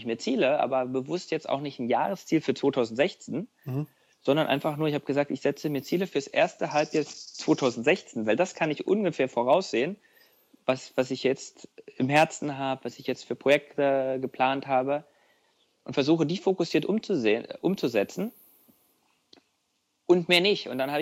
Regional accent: East Germany, Germany; meine erste Fernreise als Ostdeutscher nach Hawaii

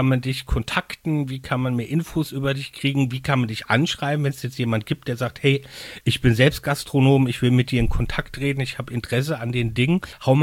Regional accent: Mainz, Rhineland-Palatinate, Germany; Ich meine, also ich bin ja Mainzer

